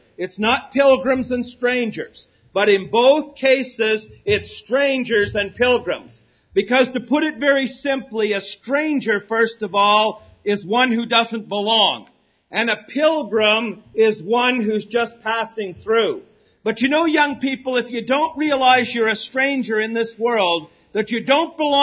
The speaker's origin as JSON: {"language": "English", "country": "Canada", "lives_now": "United States", "said": "And I tell them that I'm a Canadian."}